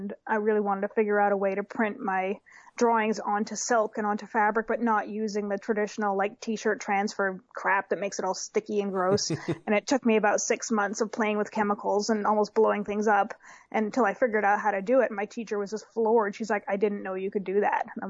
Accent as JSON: {"language": "English", "country": "Canada", "tie": "born or raised there", "also_born_or_lived": "New Zealand", "said": "Yeah, so I was born in New Zealand and ended up back in Canada when I was 2. And then went back when I was 19 and stayed for like 8-9 years."}